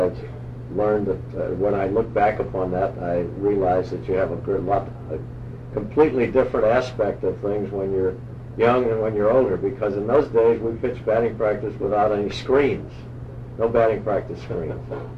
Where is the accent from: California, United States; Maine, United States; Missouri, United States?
Missouri, United States; Overland; born there; Yes, I was born in Overland, Missouri.